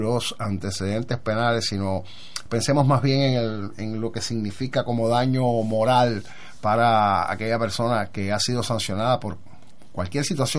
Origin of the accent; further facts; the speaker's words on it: Cuba; este derecho que tenemos como ciudadanos cubanos